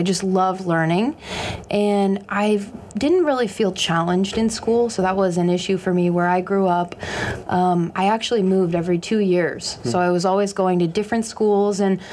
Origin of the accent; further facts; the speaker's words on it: Ohio, United States; I grew up in Ohio, so I was in the Midwest